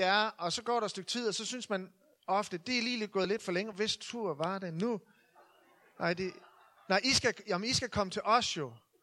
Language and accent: Danish; North Denmark Region, Denmark; jeg kommer jo fra Nordjylland og vokser op i et præstehjem